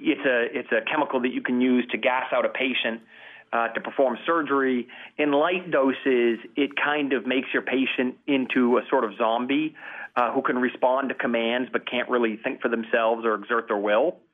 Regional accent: Bangor, Maine, United States; And I grew up in Bangor, Maine, and there was a decaying covered bridge over the Penobscot River

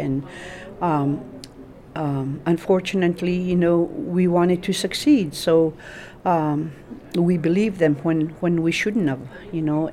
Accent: Atka, Alaska, United States; first language Unangam Tunuu; It was the language always spoken at home and in the village when I was growing up.

